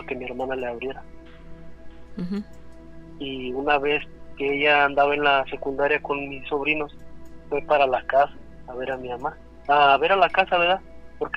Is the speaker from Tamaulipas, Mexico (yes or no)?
yes; Matamoros, Tamaulipas, Mexico; Y soy de ahí, de Matamoros, de Tamaulipas, soy yo.